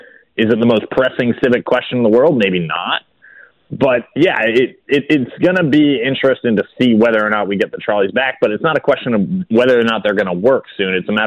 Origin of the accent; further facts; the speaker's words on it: Rhode Island, United States; It is a quarter of the size of the state of Rhode Island, my home state.